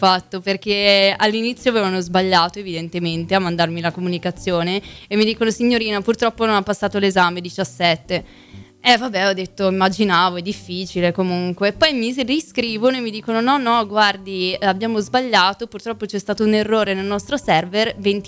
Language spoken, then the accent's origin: Italian; Novi Ligure, Piedmont, Italy; Io vengo da dove fanno il cioccolato, Novi. E, insomma, metà, cioè vicino a Milano, più o meno un'oretta, però è piccolina, non c'è niente, ragazzi, non andateci.